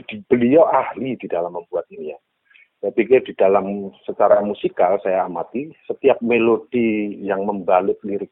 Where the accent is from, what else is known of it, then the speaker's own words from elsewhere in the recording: Surakarta, Central Java, Indonesia; saya mengamati sebagai orang Solo ya